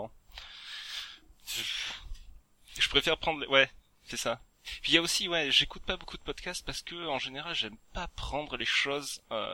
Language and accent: French; Provence-Alpes-Côte d'Azur, France; quand j'étais retourné chez moi en Provence